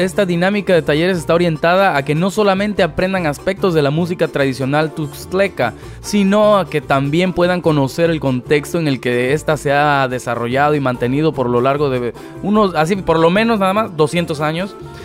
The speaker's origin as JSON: {"language": "Spanish", "region": "Veracruz", "country": "Mexico", "moved": "yes", "lives_now": "Los Angeles, United States", "said": "Como deben saber ustedes, pues soy de Veracruz, pero he emigrado a Los Ángeles"}